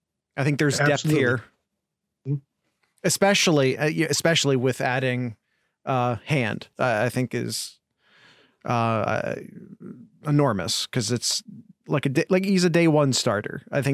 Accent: St. Clairsville, Ohio, United States; As someone who grew up in St. Clairsville, Ohio, who also likes to pull where the county seat, it's a lie and you know it.

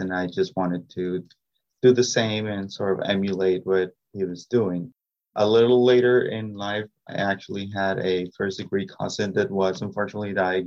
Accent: Peru; moved away as an adult; now in United States; I am from Peru. Migrated to the U.S. for my medical training

